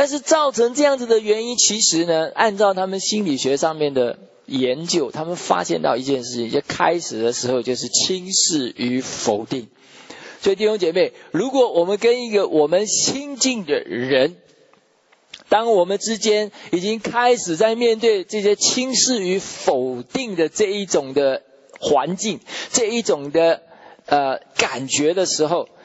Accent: China; 我们中国人哈，我们的沟通方式绝大部分都不是很好。

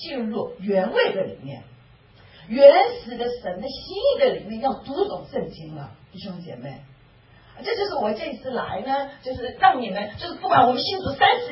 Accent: Taiwan; 我就是喜欢吃台湾的原肉面，因为我从台湾来，我就喜欢台湾的味道

